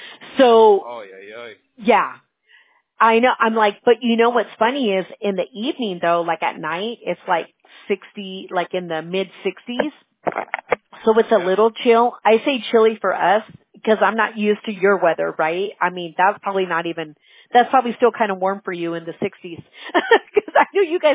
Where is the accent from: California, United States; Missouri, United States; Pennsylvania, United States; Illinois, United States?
California, United States; No, we're from California. My daughter wanted to stay in Boston, though.